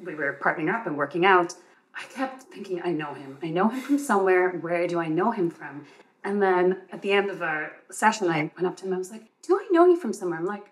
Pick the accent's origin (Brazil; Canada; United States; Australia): Canada; Vancouver, British Columbia; I'm originally from Vancouver, and I used to go to a gym there.